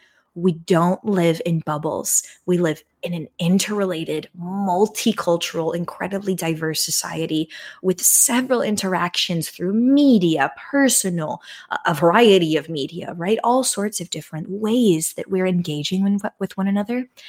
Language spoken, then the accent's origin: English; United States; I'm going to speak to my American audience because I am coming to you as an American